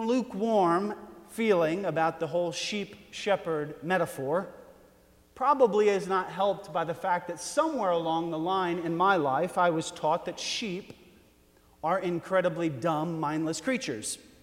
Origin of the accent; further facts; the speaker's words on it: Texas, United States; Maybe it's because I grew up here in Texas, but the image of Jesus as the good shepherd, it was never really one that I connected with as a kid.